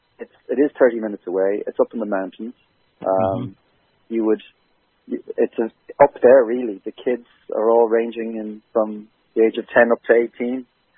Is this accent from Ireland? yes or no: yes; Ireland; I mean, as you said, I'm from Ireland